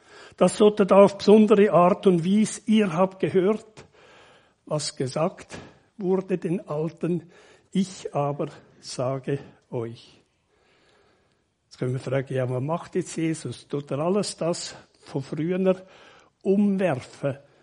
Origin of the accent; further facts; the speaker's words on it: Switzerland; als Schweizer, also ich denke zuerst einmal als Rütli, oder?